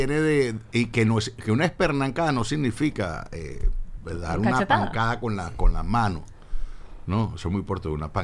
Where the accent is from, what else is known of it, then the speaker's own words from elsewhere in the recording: Caracas, Capital District, Venezuela; born there; que obviamente yo nací en Caracas, creo en Caracas, hablo de tú.